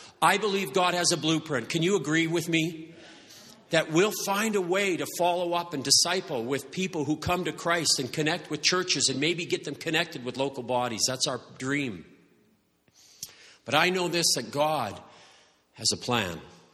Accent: Medicine Hat, Alberta, Canada; I was born and raised and lived in Medicine Hat, and we went to First Assembly of God as a family, the Pentecostal church there.

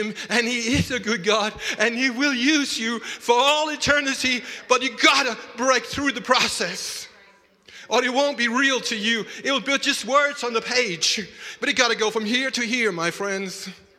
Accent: Denmark; When I grew up in Denmark, and I was 16, 17, I said to my dad, what shall I do in my life?

